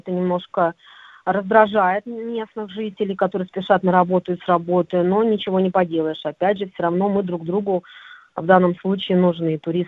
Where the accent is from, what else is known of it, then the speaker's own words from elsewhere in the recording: Moscow, Russia; moved away as an adult; хотя я сама из Москвы, я до 20 лет жила, как бы родилась в Москве и жила там. Я переехала сюда, вышла замуж.